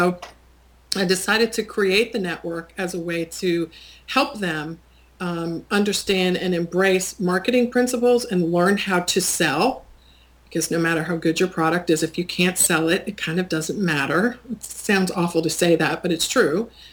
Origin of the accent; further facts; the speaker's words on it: Washington, District of Columbia, United States; now in Charlotte, United States; My hometown is Washington, D.C.